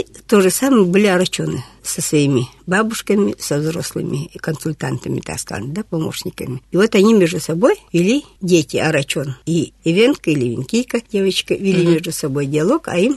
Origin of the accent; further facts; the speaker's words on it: Amur Oblast, Russia; moved away as an adult; now in Saint Petersburg, Russia; я сама уроженка Амурской области. Я родилась в Лемешинском районе. Вот так сложилась моя жизнь. Я поехала поступать в 67-м